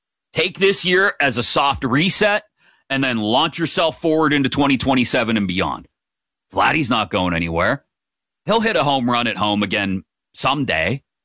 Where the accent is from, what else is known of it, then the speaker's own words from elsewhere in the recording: Pittsburgh, Pennsylvania, United States; Like, I've grown up a Pittsburgh everything fan, right? Because I grew up in Pittsburgh.